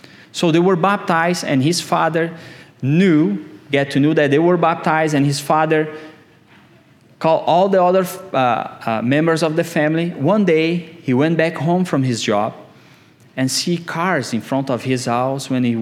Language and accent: English; Albania; English is a second language; moved away as an adult; now in Virginia, United States; And this sister Dao here is just a couple weeks before we came from Albania to Virginia.